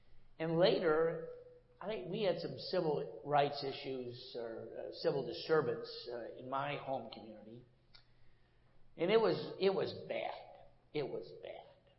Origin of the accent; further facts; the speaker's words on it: Michigan, United States; And you know, I never had been. I grew up in Michigan, you know.